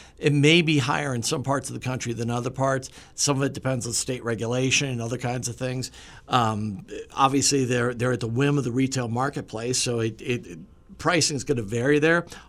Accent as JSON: {"language": "English", "town": "Washington", "region": "District of Columbia", "country": "United States", "said": "All of a sudden, I'm from Washington, D.C. We had tornado warnings all over Washington, D.C. this morning."}